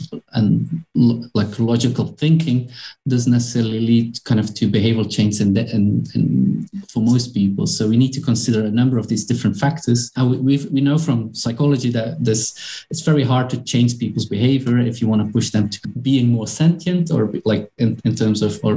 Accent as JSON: {"language": "English", "country": "Belgium", "said": "I'm originally from Belgium, right? And Belgium is a pretty Christian country."}